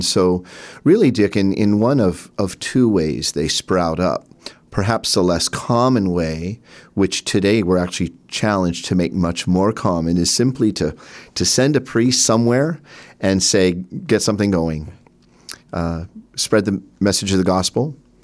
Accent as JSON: {"language": "English", "town": "Anaheim", "region": "California", "country": "United States", "tie": "born or raised there", "said": "I was born in 1967 in Anaheim and lived in the same house all my life until I went to seminary in 1990."}